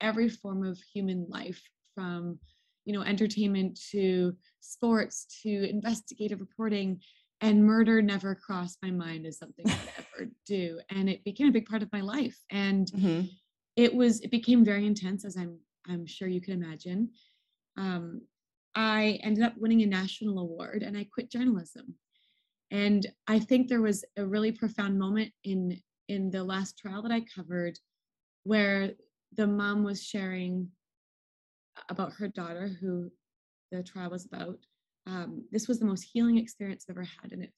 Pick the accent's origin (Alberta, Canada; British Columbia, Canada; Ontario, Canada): British Columbia, Canada; Vancouver; I'm from Vancouver